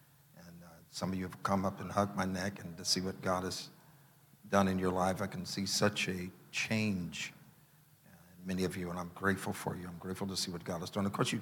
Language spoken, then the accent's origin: English; California, United States; I'm from Cali. I'm not eating no moose burgers.